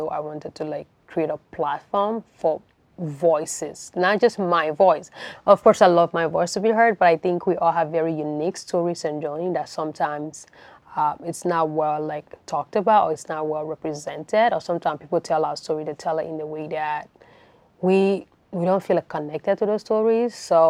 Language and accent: English; Monrovia, Montserrado, Liberia; moved away as an adult; now in Canada; I'm originally from Monrovia, Liberia, West Africa. And I was born there during the Civil War, and I grew there, did my high school, everything, and eventually got a scholarship to the U.S., and now I'm in Canada.